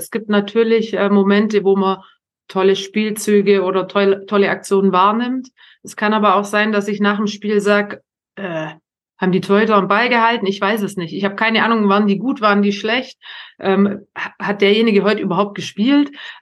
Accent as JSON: {"language": "German", "country": "Germany", "said": "da hat man als Deutscher selber schon mit Stolz drauf geschaut"}